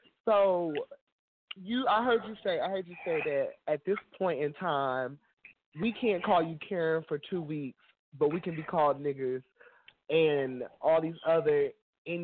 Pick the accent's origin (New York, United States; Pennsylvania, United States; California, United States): New York, United States; New York City; Hello, everybody. … from New York City.